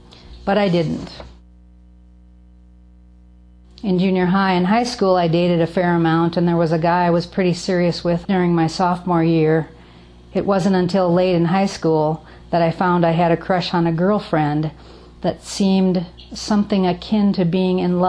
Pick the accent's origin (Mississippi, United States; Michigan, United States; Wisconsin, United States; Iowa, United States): Iowa, United States; I grew up in Iowa in a fairly dysfunctional but loving family.